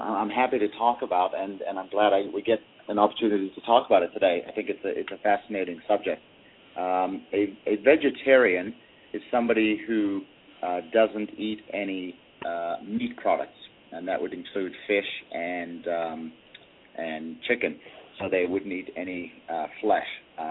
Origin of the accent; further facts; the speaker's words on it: South Africa; moved away; also born or lived in Alberta; And growing up in South Africa, you know, there's a lot of meat being eaten there as well. I ate a lot of meat in my childhood.